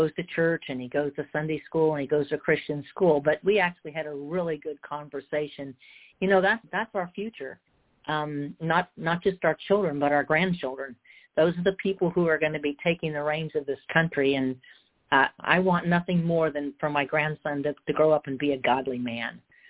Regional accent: California, United States; I'm from California, and, we're the crazy state, regard to politics.

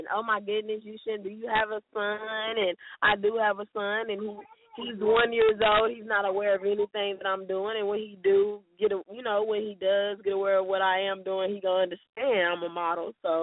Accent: Texas, United States; I enjoyed y'all. I keep saying y'all. I'm from Texas, so I say y'all.

